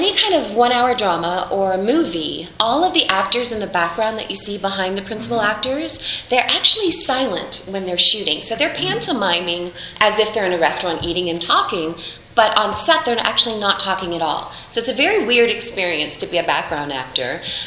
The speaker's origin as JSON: {"language": "English", "region": "Florida", "country": "United States", "tie": "born or raised there", "lives_now": "Los Angeles, United States", "said": "I grew up in Florida. I'd only seen snow once in my life, so it was a no-brainer. So I moved to Los Angeles."}